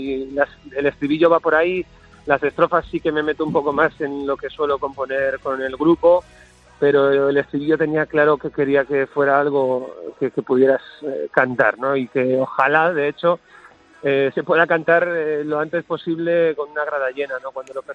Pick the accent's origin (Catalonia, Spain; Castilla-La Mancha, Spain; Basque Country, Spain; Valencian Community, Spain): Basque Country, Spain; Vitoria; Yo toda mi sangre es navarra, pero me crié en Vitoria. Siempre voy por el mundo diciendo que soy vitoriano, porque es verdad. De los 8 a los 24, 25 años... estoy en Vitoria, tengo mi familia allí, los primeros amigos